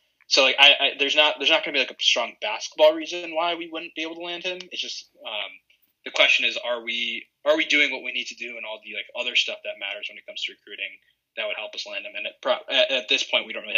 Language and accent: English; Ohio, United States; For no actual inside information outside of the fact that he is from Ohio and I am from Ohio.